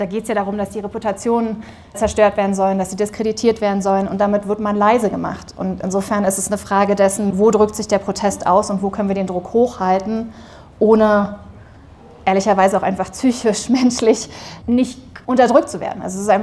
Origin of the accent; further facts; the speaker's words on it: Berlin, Germany; ich komme aus Berlin, aber in Deutschland